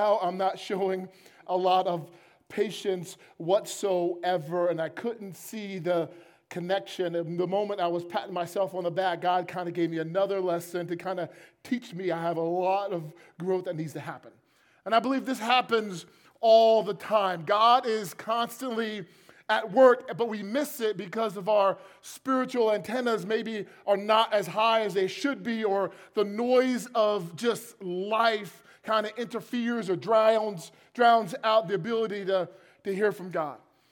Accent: New Jersey, United States; And I'm from New Jersey, and New Jersey drivers are a little bit more aggressive than anyone else in the country.

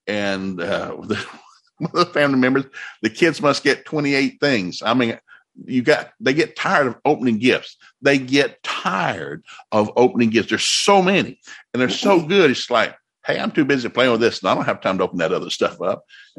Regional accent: Tennessee, United States; I grew up in East Tennessee. I love trees.

